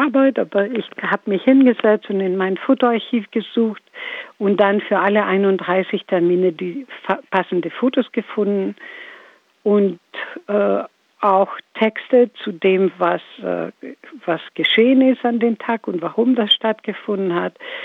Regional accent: Greece; German is a second language; moved away as an adult; now in Hamburg, Germany

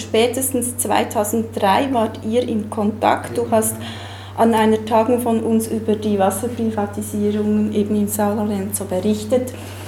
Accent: Bern, Switzerland; mein Deutsch ist nicht ganz fließend. ja, ich bin aus Bern.

